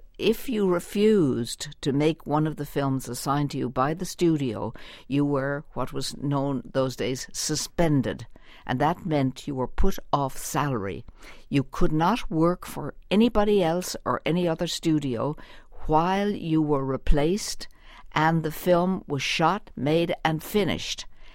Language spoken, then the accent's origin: English; Ireland; Well, I'm Irish. And to us in Ireland, when I was a little girl growing up, that my favorite movies were the Westerns and the gangster movies.